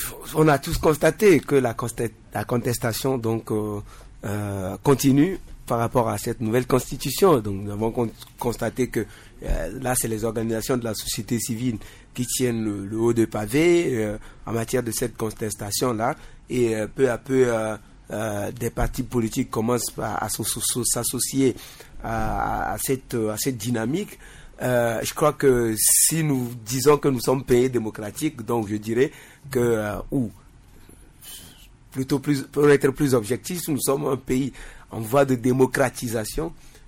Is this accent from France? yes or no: no; Togo; Nous sommes en Afrique, nous sommes Togolais